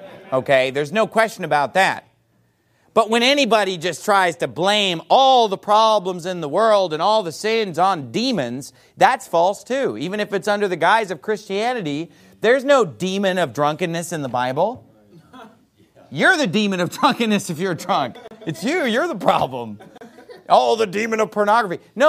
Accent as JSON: {"language": "English", "region": "California", "country": "United States", "tie": "born or raised there", "said": "Now, I don't know about you, but I grew up in California, and I remember seeing the TV commercials for this as a kid."}